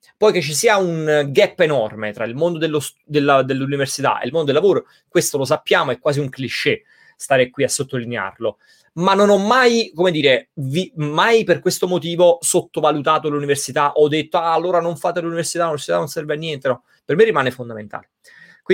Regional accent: Campania, Italy; accent: Neapolitan; qui quando parlo in inglese una paio di occasioni delle persone non mi hanno detto sei italiano, ma mi hanno detto direttamente sei di Napoli, quindi voglio dire talmente forte il mio accento

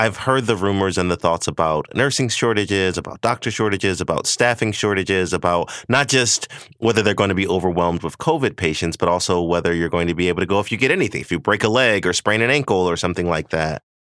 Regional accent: the South, United States; I'm from the South. That one just got me.

